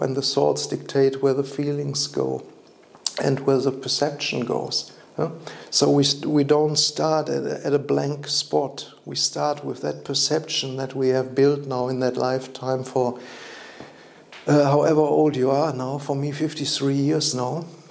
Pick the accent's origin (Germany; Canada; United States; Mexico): Germany; I'm from Germany